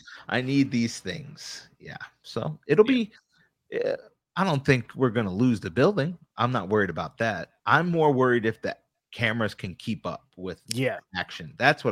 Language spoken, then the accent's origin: English; Long Island, New York, United States; Gabe and Tristan are from around me. So we're all from Long Island.